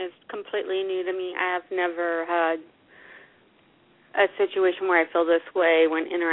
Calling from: Alaska, United States

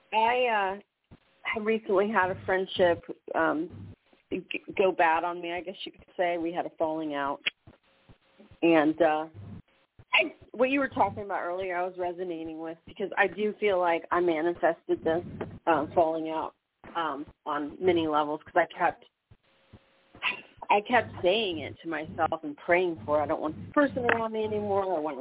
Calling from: New Mexico, United States; I'm calling from New Mexico.

